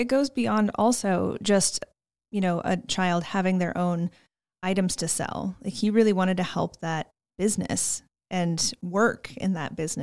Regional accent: Alaska, United States; Ironically, when I grew up in Alaska, I loved our state fair

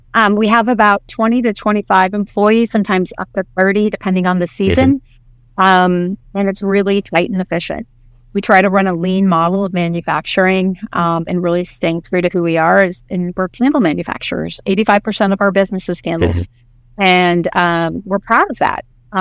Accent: Midwest, United States; it's true to our heritage of who we are, where we grew up and being in the Midwest

